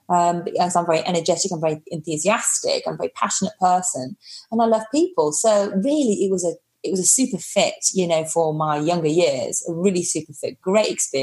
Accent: Birmingham, West Midlands, United Kingdom; also born or lived in Blackpool; I was born just outside Blackpool, and I was the first born of 4. Then when my brother came along the next year, we moved to Birmingham

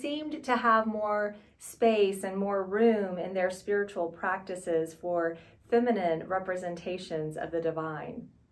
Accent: Ingleside, Texas, United States; the church that I grew up in near Corpus Christi in Ingleside, Texas, we always had a children's pageant around this time of the year.

